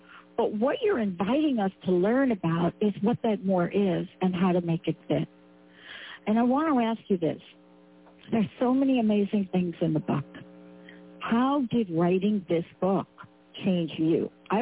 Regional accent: Bronx, New York, United States; This is like my Bronx meditation. I'm from the Bronx.

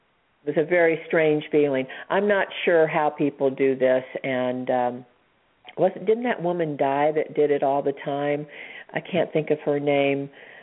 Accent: the South, United States; I was raised in the South where there's a lot of prejudice

